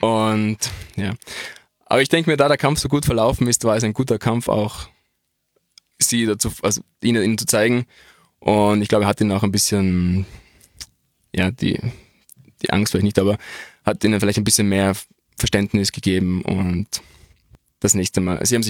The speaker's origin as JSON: {"language": "German", "town": "Innsbruck", "region": "Tyrol", "country": "Austria", "said": "als Innsbrucker, ein großer Moment, in der Dogana zu kämpfen"}